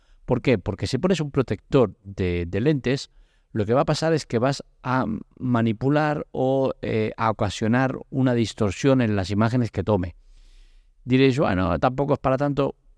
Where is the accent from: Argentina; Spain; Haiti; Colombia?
Spain; Catalonia; Pero soy catalán, tengo una economía, no diría complicada